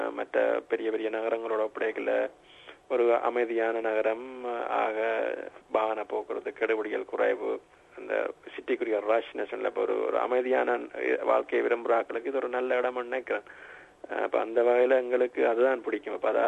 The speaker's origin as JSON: {"language": "Tamil", "town": "Kilinochchi", "region": "Northern Province", "country": "Sri Lanka", "tie": "born or raised there", "said": "பொதுவாக நான் இலங்கையில கிளிநொச்சி மாவட்டத்தை சேர்ந்தவன். நான் சிறு வயதுல படிச்சது முக்காவாசி கிளிநொச்சியில்தான்."}